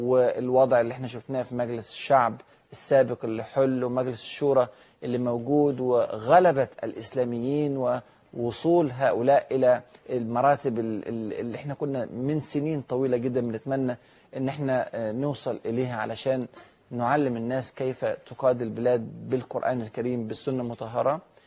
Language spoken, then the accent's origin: Arabic; Egypt; إحنا عندنا في مصر